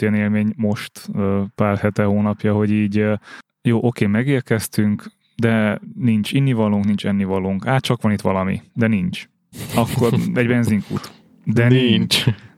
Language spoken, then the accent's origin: Hungarian; Budapest, Hungary; én budapestiként nagyon el vagyok azzal kényeztetve, hogy minden második sarkon találok valamit, ami nyitva